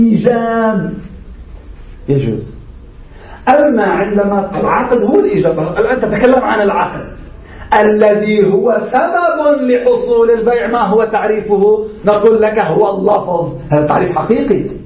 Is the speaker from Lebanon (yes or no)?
yes; Lebanon; نحن عندنا هيك بلبنان